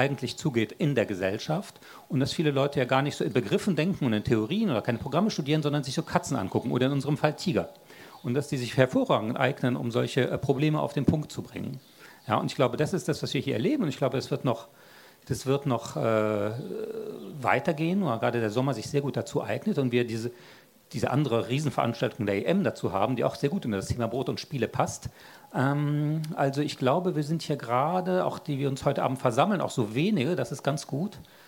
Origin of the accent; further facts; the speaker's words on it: France; ich bin ja in Frankreich groß geworden und da war der Zirkus eine tolle Sache